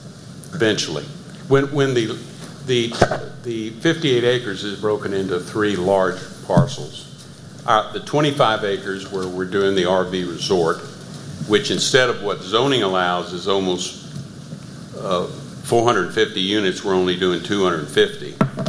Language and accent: English; Houston, Texas, United States; I'm from Houston.